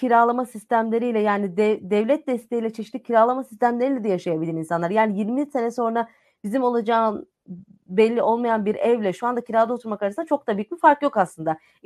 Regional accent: Istanbul, Turkey; İstanbul gerçekten yaşadığım yani doğma büyüme İstanbullu olarak işin içinden çıkılamaz bir şehir.

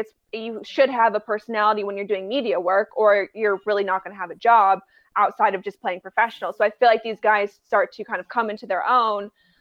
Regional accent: Colorado, United States; born there; A little bit more when he played for the Broncos, since I was born in Colorado.

